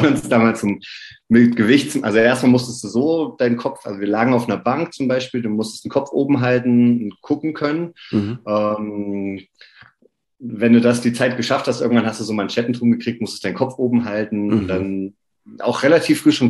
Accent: Thuringia, Germany; ich komme aus der Nähe von Oberhof.

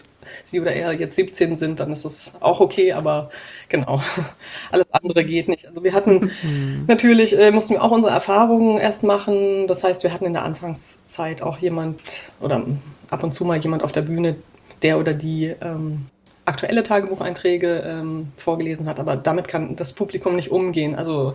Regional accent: Baden-Württemberg, Germany; in meiner Heimatstadt im Schwarzwald

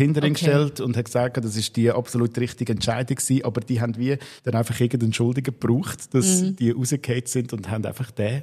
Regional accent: Baden, Aargau, Switzerland; Und darum weiss man natürlich so als Badener

